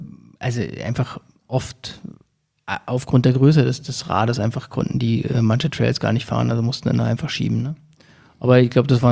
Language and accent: German; Berlin, Germany